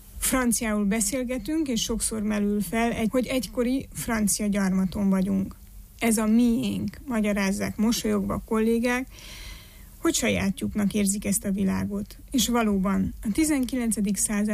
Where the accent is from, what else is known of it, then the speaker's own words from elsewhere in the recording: Transylvania, Romania; Nem furcsa ez, kérdem erdélyi magyarként a francia közszolgálati rádió munkatársát